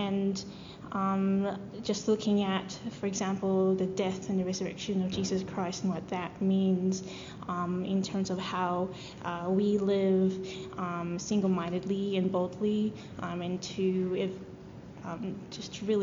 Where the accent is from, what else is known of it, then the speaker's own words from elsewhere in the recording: Japan; Well, I was born in Japan, and I went to an international school there, and I received great education.